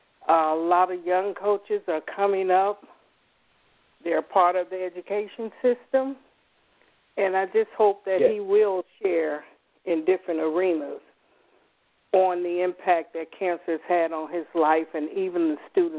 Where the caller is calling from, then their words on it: Jonesboro, Georgia, United States; Dr. Smith, I'm calling from Jonesboro, Georgia.